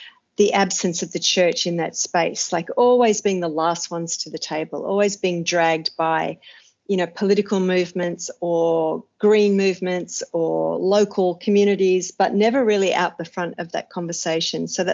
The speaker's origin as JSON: {"language": "English", "country": "Australia", "said": "you can probably tell from my terrible accent that I'm Australian"}